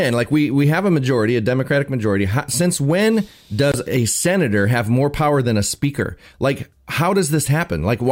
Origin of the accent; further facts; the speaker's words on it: Indiana, United States; I'm from Indiana, so let's say the whole state of Indiana, right?